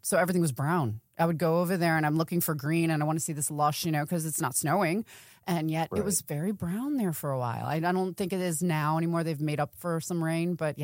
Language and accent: English; Buffalo, New York, United States; I'm from Buffalo, New York, born and raised, and I'm a huge fan of Doug Flutie.